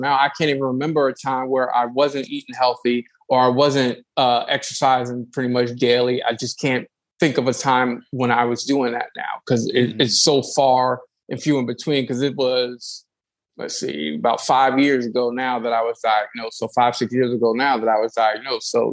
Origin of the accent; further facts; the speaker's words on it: East Coast, United States; I'm from the East Coast and I love sandwiches